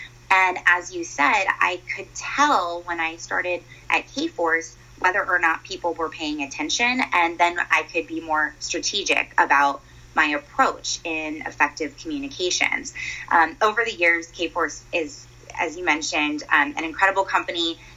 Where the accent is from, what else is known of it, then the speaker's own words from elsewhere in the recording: Tampa, Florida, United States; But when my husband and I decided to head back to my hometown here in Tampa Bay